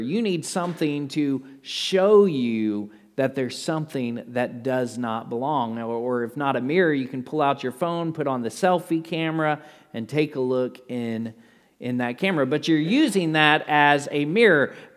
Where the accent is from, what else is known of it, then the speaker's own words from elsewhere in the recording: Rockport, United States; I grew up in Rockport, and so every year I go to Rockport and I spend some time there planning out the new year here at the church.